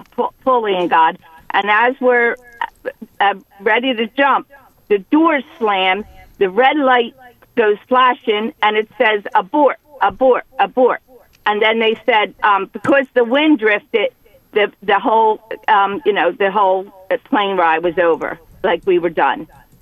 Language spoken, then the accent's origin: English; Cape May, New Jersey, United States; Okay. Yes, I'm from Cape May, New Jersey.